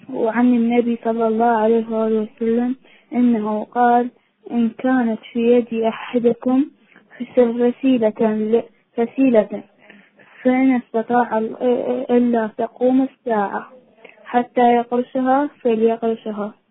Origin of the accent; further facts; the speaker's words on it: Iraq; أنا فجأة من العراق، عمري 10 سنوات.